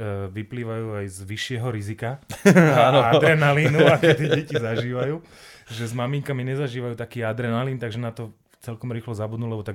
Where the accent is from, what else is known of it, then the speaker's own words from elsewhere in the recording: Záhorie, Slovakia; Ktokoľvek, kto sa ma pýta, odkiaľ som, odkiaľ pochádzam, tak ja som Záhorák.